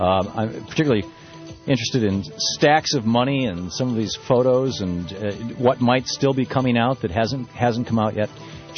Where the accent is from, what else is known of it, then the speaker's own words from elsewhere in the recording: United States; It's easy as an American to say Americans are like that.